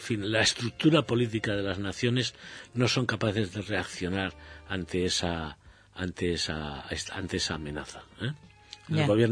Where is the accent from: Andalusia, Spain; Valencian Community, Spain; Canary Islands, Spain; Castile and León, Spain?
Valencian Community, Spain; nosotros, como numantinos valencianos, no sé si numantinos o saguntinos